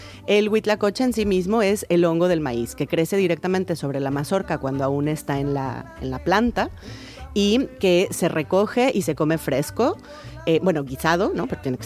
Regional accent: Mexico; como mexicana, además del tamal que estamos escuchando

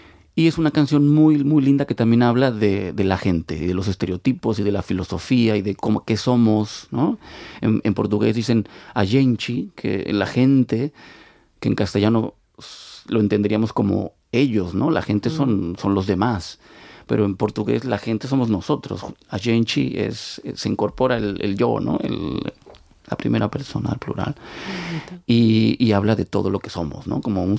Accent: Argentina; born there; yo nací en Argentina en el año 74

